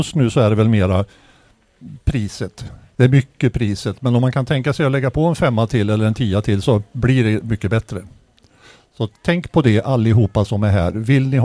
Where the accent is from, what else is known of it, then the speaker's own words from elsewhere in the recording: Västerås, Västmanland County, Sweden; Vi kommer från Västerås, Michel och jag.